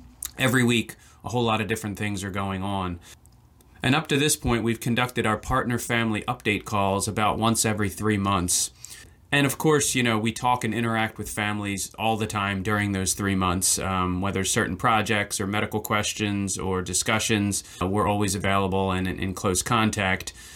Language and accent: English; Delaware, United States; Delaware's ironically my home state.